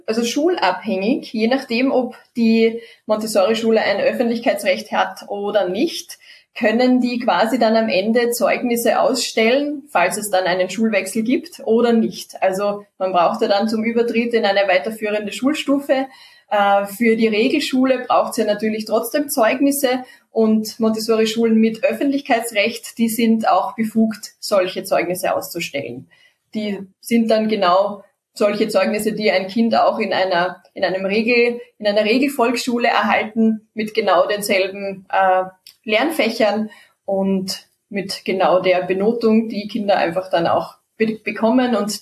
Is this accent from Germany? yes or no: no; Austria; bei uns in Österreich